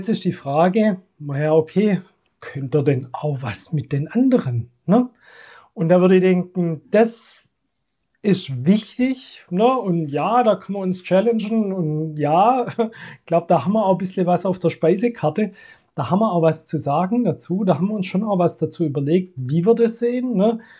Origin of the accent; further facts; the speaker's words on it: Swabia, Germany; ich komme ja so aus dem Schwäbischen, so Maschinenbauer und so, ne?